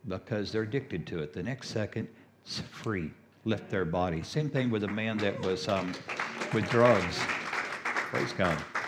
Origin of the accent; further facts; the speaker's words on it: Colorado Springs, Colorado, United States; we are from Colorado Springs, Colorado in the U.S., which is about the middle of the country